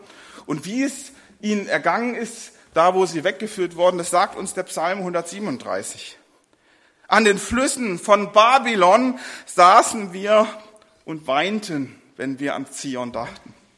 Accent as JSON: {"language": "German", "region": "Schleswig-Holstein", "country": "Germany", "tie": "born or raised there", "said": "weil die Sprache ist dann meine Heimatsprache, doch eher die Muttersprache und die ist dann doch eher geprägt von Schleswig-Holstein. Aber eben das ist meine Heimat."}